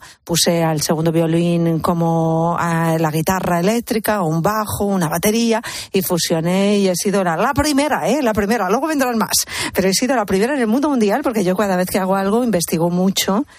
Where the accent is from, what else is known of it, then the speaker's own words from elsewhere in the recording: Cuenca, Castilla-La Mancha, Spain; cuando yo tenía como 17 años, yo ya tocaba con bandas rockeras en Cuenca, soy de Cuenca